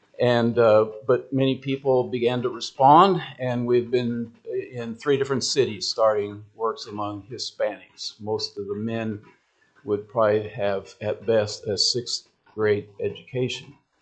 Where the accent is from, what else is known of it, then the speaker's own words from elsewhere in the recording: Oregon, United States; also born or lived in Guam; I'm originally from Oregon. Even though I lived on the island of Guam a long time